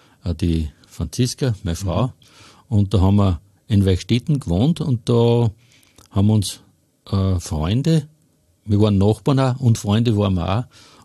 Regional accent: Hofkirchen im Traunkreis, Upper Austria, Austria

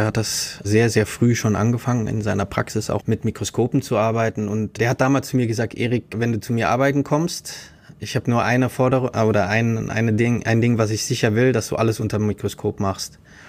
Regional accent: Saarland, Germany; moved away as an adult; now in Groningen, Netherlands; Ursprünglich komme ich aus dem Saarland.

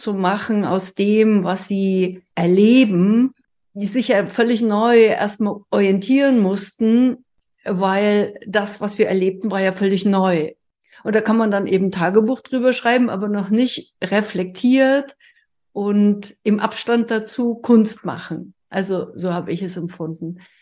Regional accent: East Germany, Germany; deshalb als Ossi. So, deswegen bin ich ohne Großeltern aufgewachsen.

